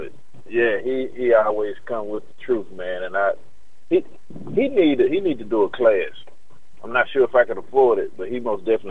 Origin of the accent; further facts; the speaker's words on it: Chattanooga, Tennessee, United States; because he was from Houston, I was from Chattanooga where I'm at, so we done had these relations before.